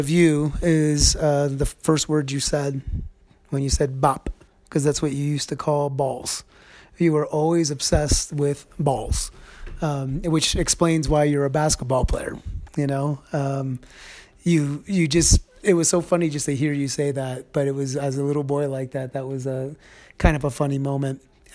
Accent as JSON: {"language": "English", "country": "Panama", "tie": "born or raised there", "said": "So I grew up in Panama, which is in Central America, where the Panama Canal is."}